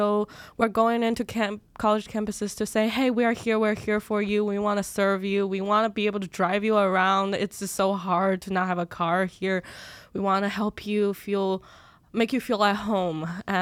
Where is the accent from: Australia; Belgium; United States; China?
China; Growing up in China, it was really hard because I had something called sensory processing disorder.